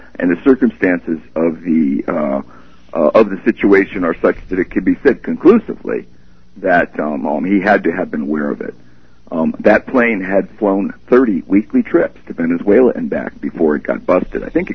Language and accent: English; California, United States; I'm from California. I love California. I'd like to be in California right now.